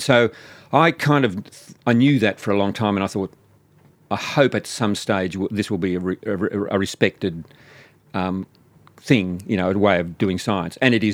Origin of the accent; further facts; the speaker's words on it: New South Wales, Australia; it was on the urban birds of my hometown in New South Wales.